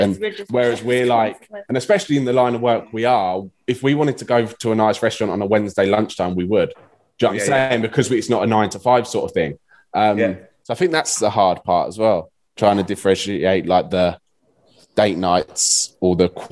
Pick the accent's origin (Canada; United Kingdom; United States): United Kingdom; England; and I'm English, eh?